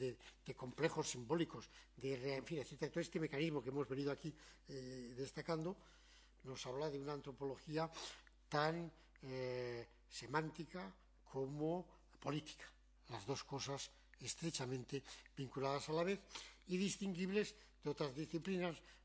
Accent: A Coruña, Galicia, Spain; yo de la Coruña, y nos dimos un abrazo en Rumanía

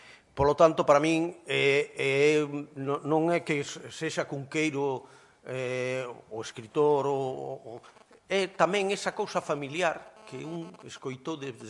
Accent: Mondoñedo, Galicia, Spain; eu que son de Mondoñedo, eu son mindoniense, dos nacidos baixo a Paula

